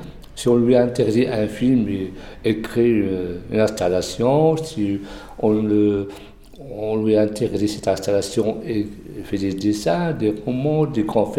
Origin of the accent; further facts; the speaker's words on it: Morocco; chez nous au Maroc, c'est presque chacun pour soi.